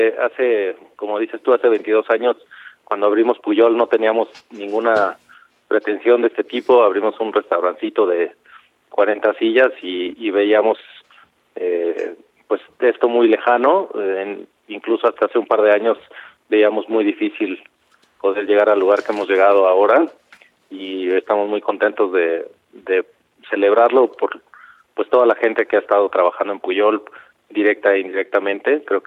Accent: Mexico; que nosotros como mexicanos seamos los primeros que nos la creemos

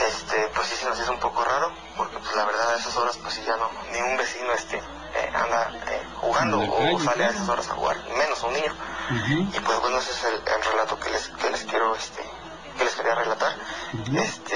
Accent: Querétaro, Mexico; soy del estado de Querétaro.

